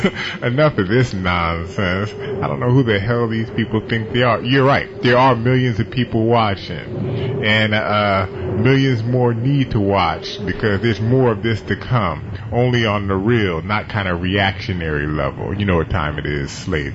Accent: Oakland, California, United States; I'm from West Oakland. I don't be playing that nonsense.

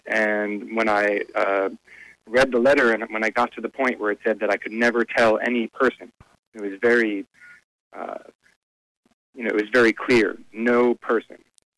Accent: United States; I felt certain that I always have the right to talk to a lawyer since I'm an American.

